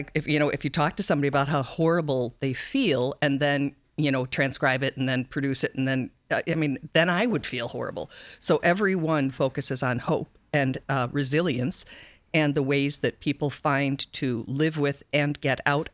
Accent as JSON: {"language": "English", "region": "Wisconsin", "country": "United States", "said": "Right. I'm from Wisconsin. There is no, you know, our winter lasts pretty much always."}